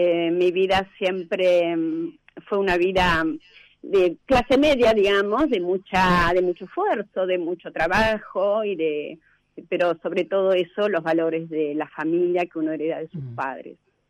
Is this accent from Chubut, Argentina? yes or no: yes; Rawson, Chubut, Argentina; yo soy hija nativa de Rawson, nací aquí, y vivo en Playa Unión hace 22 años, que es un balneario en la costa del Océano Atlántico, para que se ubiquen.